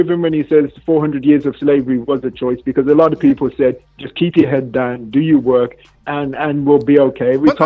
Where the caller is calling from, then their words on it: Birmingham, West Midlands, United Kingdom; I'm calling in from Birmingham, UK.